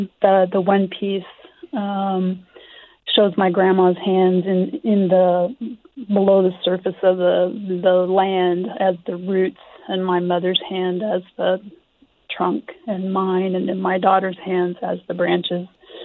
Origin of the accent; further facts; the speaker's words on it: Wichita, Kansas, United States; Where I grew up in Wichita, the people who lived behind us had horses